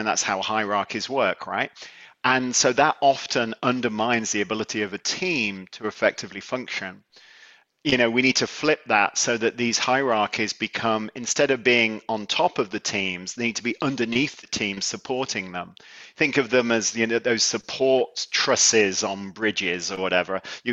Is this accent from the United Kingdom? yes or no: yes; United Kingdom; now in Boston, United States; maybe because we're both British people living in Boston